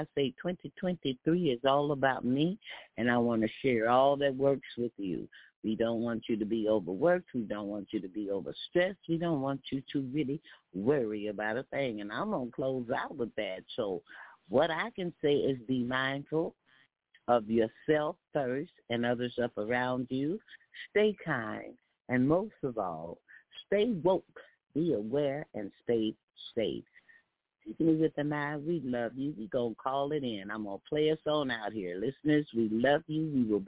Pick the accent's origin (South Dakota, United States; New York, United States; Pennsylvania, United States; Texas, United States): Texas, United States; As a Texan, we do not eat sauce on our barbecue.